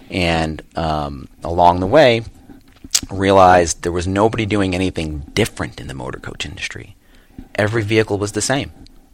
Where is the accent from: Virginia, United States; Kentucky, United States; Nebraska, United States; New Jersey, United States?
New Jersey, United States; I grew up in the Northeast. So I grew up in New Jersey, in central New Jersey, right by Princeton University